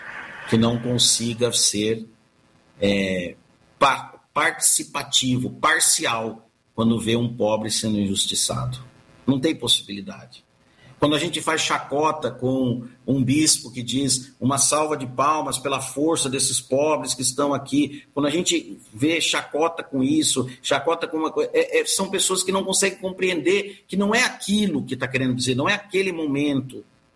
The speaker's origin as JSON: {"language": "Portuguese", "region": "São Paulo", "country": "Brazil", "lives_now": "Mato Grosso, Brazil", "said": "Sou paulista."}